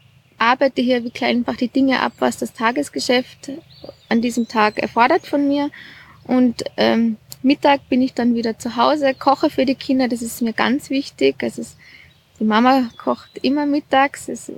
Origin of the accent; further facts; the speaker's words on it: Jochberg, Tyrol, Austria; now in Salzburg, Austria; Ich komme aus Tirol, aus Jochberg. Mein Mann behauptet zwar, ich sei jetzt Salzburgerin, weil mein Hauptwohnsitz in Salzburg ist. Ich sage immer noch, nein, ich bin und bleib Tirolerin, aber ich komme aus Jochberg.